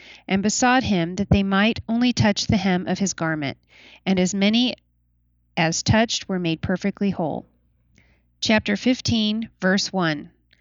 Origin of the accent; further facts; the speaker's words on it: Temecula, California, United States; I'm from Temecula, California